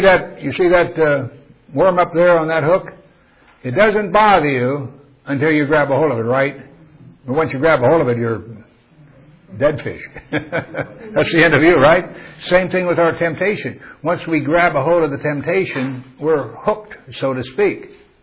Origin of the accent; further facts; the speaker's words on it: Missouri, United States; now in California, United States; I mean, I'm from Missouri.